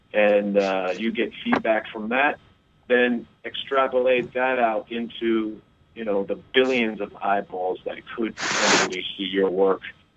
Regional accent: New Jersey, United States; I remember my dad, I grew up in New Jersey, and my dad moved to Manhattan in 1976.

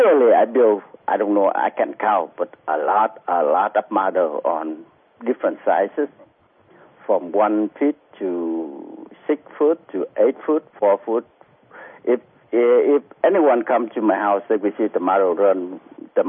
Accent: Vietnam; English is a second language; also born or lived in Houston / California / Mississippi; now in United States; I'm Vietnam.

